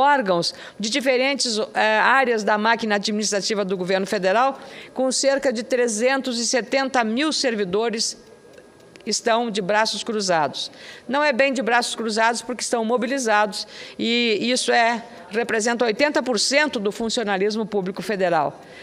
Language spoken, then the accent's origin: Portuguese; Rio Grande do Sul, Brazil; começaram lá no meu estado, no Rio Grande do Sul, por uma ação da Ordem dos Advogados do Brasil, Rio Grande do Sul.